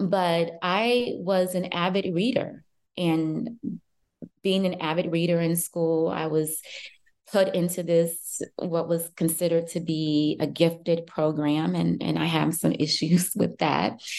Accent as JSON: {"language": "English", "town": "Chicago", "region": "Illinois", "country": "United States", "tie": "born or raised there", "said": "So I live in Chicago. I grew up in Chicago. And I grew up, something that I talk about often is the fact that I grew up in a very impoverished community."}